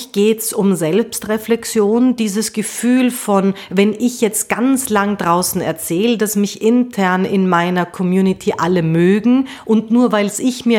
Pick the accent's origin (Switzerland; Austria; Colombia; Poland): Austria; Bei uns in Österreich gibt es jetzt nicht so viele